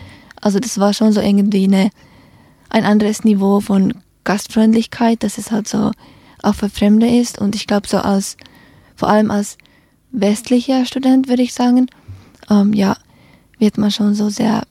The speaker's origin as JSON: {"language": "German", "country": "Finland", "lives_now": "Germany", "said": "ich glaube in Deutschland und in meiner Heimat in Finnland sind die Leute halt ein bisschen mehr zurückhaltend"}